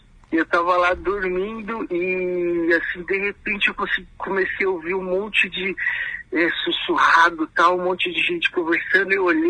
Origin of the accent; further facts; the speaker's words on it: São Paulo, Brazil; Nasci e fui criado e vivi em São Paulo.